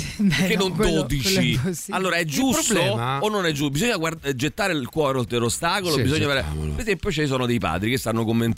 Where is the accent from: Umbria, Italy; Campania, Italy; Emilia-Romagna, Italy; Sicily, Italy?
Emilia-Romagna, Italy; Bologna; sapete che sono di Bologna